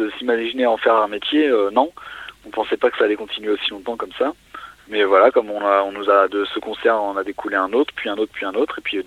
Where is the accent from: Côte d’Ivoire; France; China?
France; Cergy-Pontoise, Île-de-France; De région parisienne à la base. Alors maintenant, on a déménagé tous un peu partout. Mais voilà, on vient de Cergy-Pontoise en région parisienne.